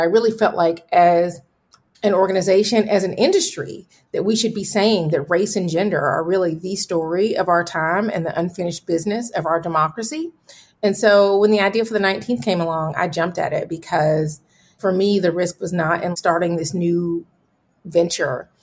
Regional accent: Atlanta, Georgia, United States; I don't drink enough sweet tea to keep my accent fresh, but I am from Atlanta. My mom still lives on the south side of the city. And yeah, born at Grady Hospital and definitely still have roots in East Atlanta.

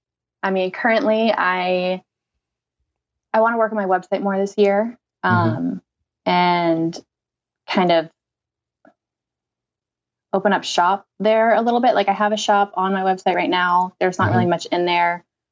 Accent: New York, United States; born there; I was born in New York. And that's kind of a rule there, is that you have to be a Yankees fan.

